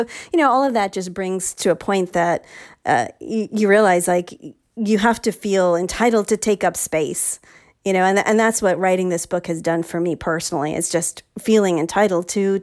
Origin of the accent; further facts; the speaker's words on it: New York City, New York, United States; born there; Like I would tell people where I'm from New York City. That's where I was born.